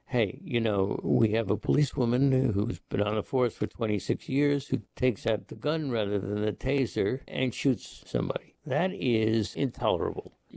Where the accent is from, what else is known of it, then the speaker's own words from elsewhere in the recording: Fire Island, New York, United States; You know, when I grew up on Fire Island, David, there were so many things that you couldn't